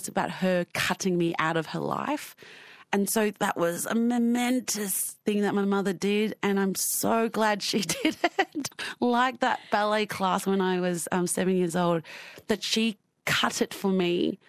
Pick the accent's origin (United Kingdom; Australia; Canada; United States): Australia; I better prove to everyone that we are Australian, and that and Vietnamese culture isn't cool.